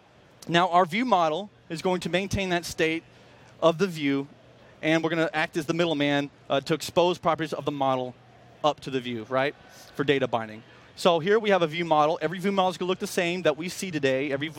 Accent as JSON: {"language": "English", "town": "Dallas", "region": "Texas", "country": "United States", "lives_now": "Idaho, United States", "said": "And you know, I'm from Dallas."}